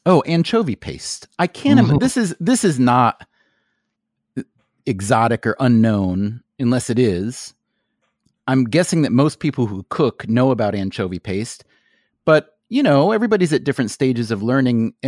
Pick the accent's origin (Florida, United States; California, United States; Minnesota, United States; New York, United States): New York, United States; Yeah, no, I'm a New Yorker.